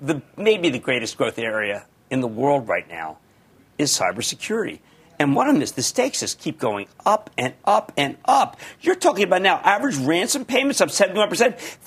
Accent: New Jersey, United States; John in my home state, New Jersey.

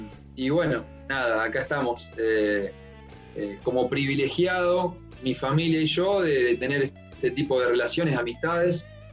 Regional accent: Las Parejas, Santa Fe, Argentina; Mirá, yo soy de Las Parejas

